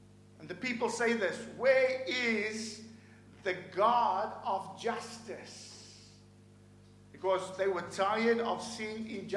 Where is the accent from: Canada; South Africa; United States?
South Africa; I'm from South Africa originally, and I see the corruption in that nation.